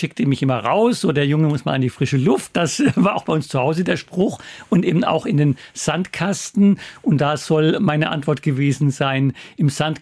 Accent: Staufen im Breisgau, Baden-Württemberg, Germany; now in Hamburg, Germany; Also ich komme ja eigentlich aus Süddeutschland, also aus dem Südwesten, Dreiländereck, Schweiz, Frankreich, Deutschland, Staufen im Breisgau in der Nähe von Freiburg.

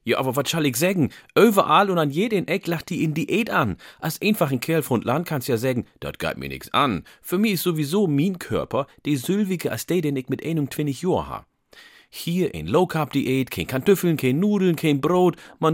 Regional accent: Oromia, Ethiopia; German is a second language; In mein Heimat Oromia und eigentlich in Hellafrika find die Menschen dat gut

